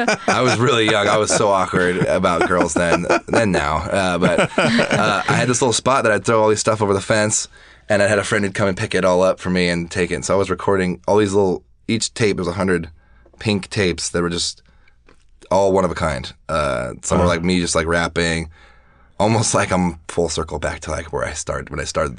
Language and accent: English; Portland, Oregon, United States; Yeah, we're all from Portland originally. Yeah, went to the biggest high school in the state.